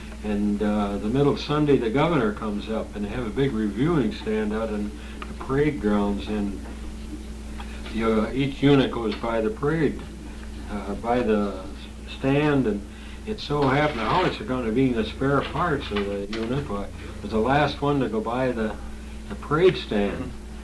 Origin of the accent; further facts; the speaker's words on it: Monroe, Michigan, United States; And I went in for an interview, and when I told him I was from Monroe, Michigan, we played baseball over there.